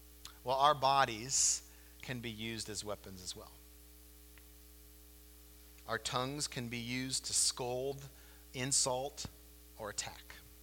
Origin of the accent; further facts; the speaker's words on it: United States; if you're like me in America, we experience all the time how we can compartmentalize our lives. I think as an American people, we're really good at that.